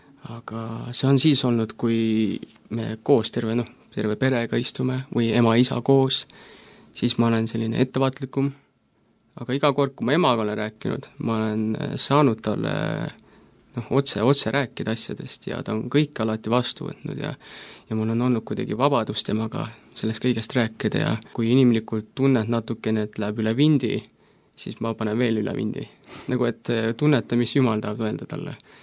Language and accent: Estonian; Koeru, Järva County, Estonia; Koerust olen pärit ja Järvamaalt, Kesk-Eestist.